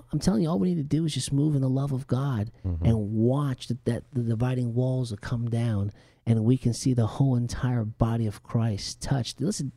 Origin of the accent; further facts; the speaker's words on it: New Jersey, United States; And I was Hispanic growing up in New Jersey, and we had previously had been to, you know, a different gathering.